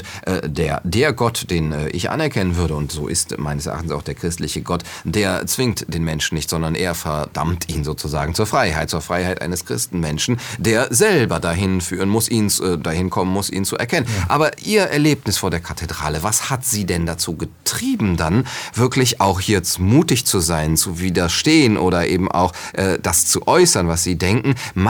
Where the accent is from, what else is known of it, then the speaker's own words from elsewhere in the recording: Cologne, North Rhine-Westphalia, Germany; ich entschuldige mich als Kölner natürlich für das Gebaren dieser Herren